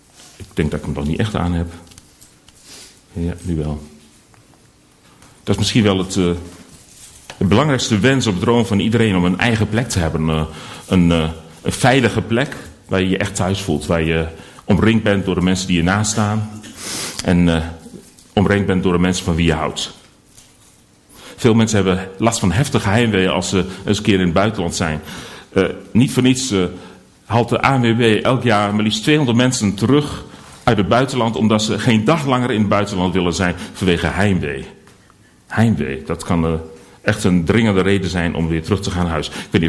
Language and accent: Dutch; Delfzijl, Groningen, Netherlands; now in Veendam, Netherlands; En ik ben geboren in Groningen, groot geworden in Delfzijl en woon tegenwoordig in Veendam. Ik ben gedoopt in Delfzijl, dat is inmiddels 45 jaar geleden. 46 bijna.